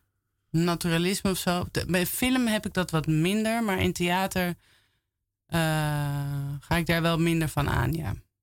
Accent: Amsterdam, North Holland, Netherlands; Amsterdam.

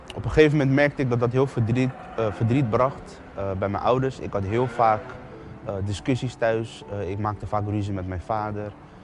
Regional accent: The Hague, South Holland, Netherlands; Ik kom uit Den Haag.

